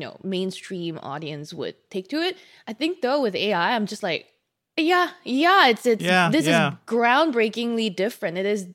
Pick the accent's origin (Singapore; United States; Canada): Singapore; I'm telling you, as a Singaporean person, the Chinese government is like something we openly talk about in Singapore